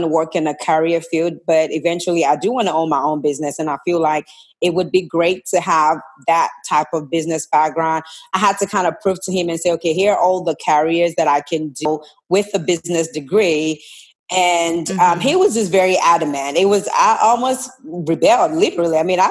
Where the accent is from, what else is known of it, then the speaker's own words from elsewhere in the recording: Nigeria; Well, so I am Nigerian. Nigerian